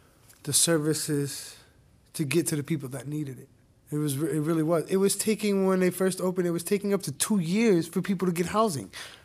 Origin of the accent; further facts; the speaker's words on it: Chicago, Illinois, United States; Man, I grew up in Chicago. It was rough because the gangs, I was in the gangs